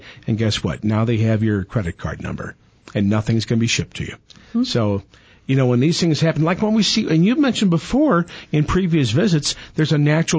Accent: Missouri, United States; my hometown team finally won Hockey Stanley Cup. Finally. Mm-hmm. Finally. Guess what? I go online to a couple of my hometown company's websites, and there's a blizzard of ads for, you know, hockey merchandise, you know, Blues, championship caps, shirts

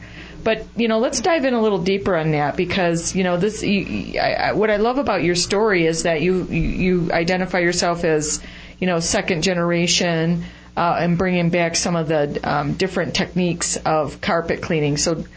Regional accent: Michigan, United States; I won't judge you because you're from Wisconsin and I came from Michigan

